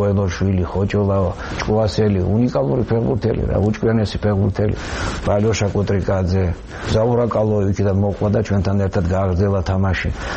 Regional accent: Gagra, Abkhazia, Georgia; ისი ბედნიერი კაცი ვარ მე, რომ დავიბადე გაგრაში, ამ შვენიერ ლამაზ კუთხეში. ჩვენ რო ვიზრდებოდით სკოლაში

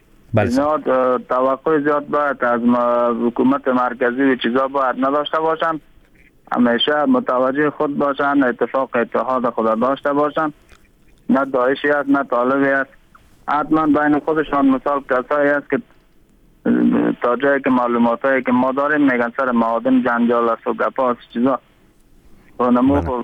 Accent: Panjshir, Afghanistan; خود ما از پنجشیر هستیم.

